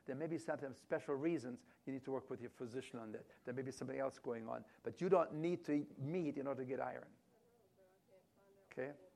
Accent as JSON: {"language": "English", "country": "Germany", "second_language": "English", "lives_now": "Canada", "said": "When I came from Germany, I landed in Montreal"}